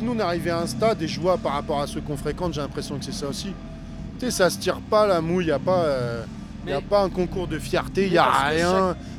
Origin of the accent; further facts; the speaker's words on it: Brittany, France; moi je suis breton de base.